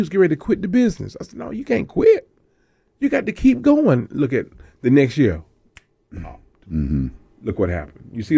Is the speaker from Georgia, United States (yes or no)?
yes; Atlanta, Georgia, United States; And I'm from Atlanta, and I don't care nothing about the Falcons.